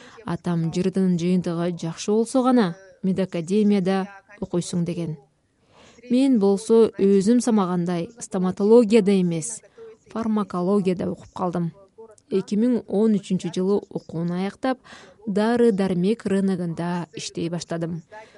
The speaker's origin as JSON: {"language": "Kyrgyz", "region": "Chuy Region", "country": "Kyrgyzstan", "tie": "born or raised there", "said": "Чуй облусунун Мененфан айылында туулгам. Ушул айылдагы жалгыз мектепте окугам."}